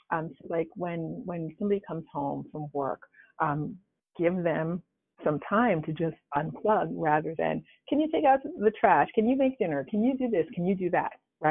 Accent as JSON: {"language": "English", "town": "Queens", "region": "New York", "country": "United States", "said": "I'm a girl from Queens, New York, who married a guy and had a kid."}